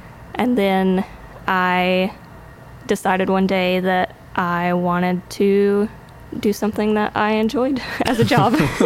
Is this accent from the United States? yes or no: yes; Lenoir, North Carolina, United States; Yeah, so I am originally from Lenoir, North Carolina, which is a very small town. No one ever knows where Lenoir is when I say that's where I'm from.